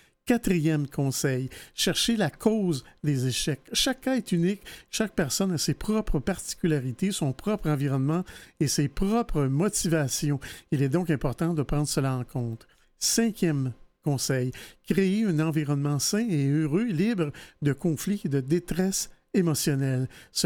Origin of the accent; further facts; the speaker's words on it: Montreal, Quebec, Canada; Et je voulais parler ici chez nous, à Montréal